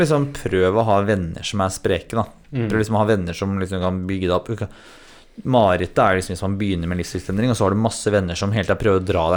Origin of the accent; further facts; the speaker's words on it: Løten, Innlandet, Norway; Jeg kan ikke uttale meg om ulv, for jeg er fra Løten.